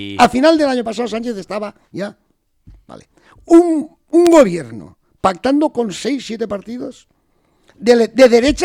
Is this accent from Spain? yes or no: yes; Spain; España, yo como español, a mí no me quiero que me gobierne Junts.